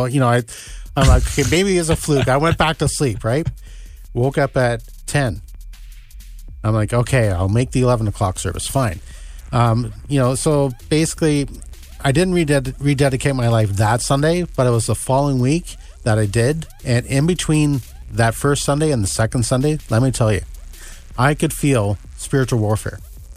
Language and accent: English; Toronto, Ontario, Canada; I grew up in Toronto, as many people know. I grew up in a Christian home